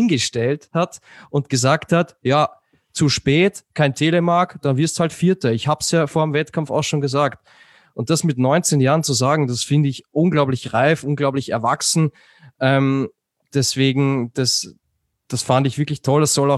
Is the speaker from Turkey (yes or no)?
no; Austria; bei uns in Österreich